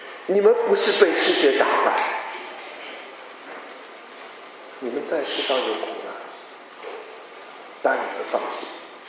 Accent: China; 当我作为一个来自中国的学生来到北美上学的时候，我也感受到我们太多的不一样

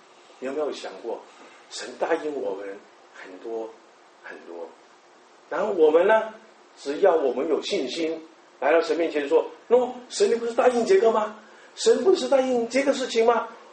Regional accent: China; 我们中国人很久以前，如果我有个儿子，你有个女儿，我们两个谈得很投契

